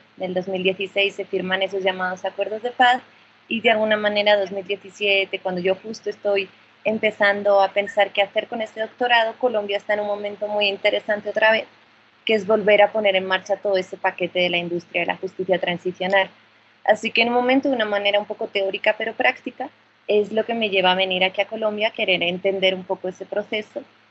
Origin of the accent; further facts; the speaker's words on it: Huesca, Aragon, Spain; born there; yo soy ostense, yo nací en Huesca y en aquellas hermosas montañas del Pirineo, y mi familia es de ahí, toda es aragonesa.